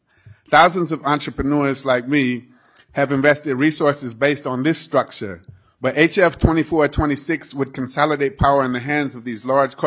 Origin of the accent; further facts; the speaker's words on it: Minneapolis, Minnesota, United States; I'm from North Minneapolis, and I'm a social equity retail license applicant.